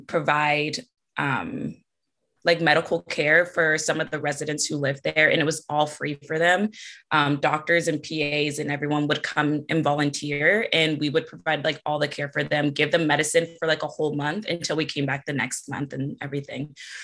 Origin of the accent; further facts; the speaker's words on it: California, United States; I'm from California, and the reality, most of the schools I wanted to apply to were in California